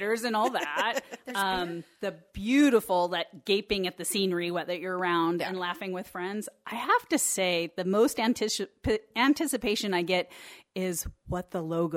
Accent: Sandpoint, Idaho, United States; So I grew up here in Sandpoint. I've lived here most of my life.

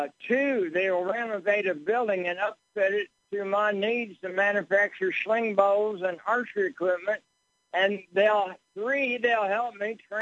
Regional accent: Peoria, Illinois, United States; born there; I was born in Florence Crittenden's orphan's home in Peoria, Illinois, way back in 1937.

